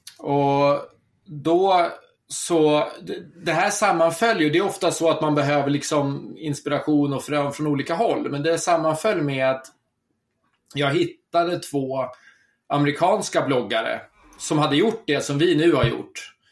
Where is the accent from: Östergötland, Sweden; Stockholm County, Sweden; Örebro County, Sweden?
Stockholm County, Sweden; Södertälje; Och sen har vi bott i Stockholm också under perioder, och jag är född och uppvuxen i Södertälje, som inte är någon jättestad, men det är större än Falun det också.